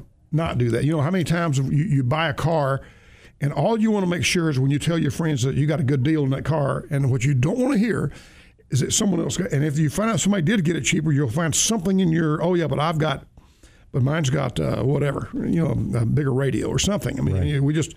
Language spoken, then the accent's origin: English; Alabama, United States; And I grew up in Alabama with, you know, Bear Bryant holding up a Coke and Lay's potato chips in the other hand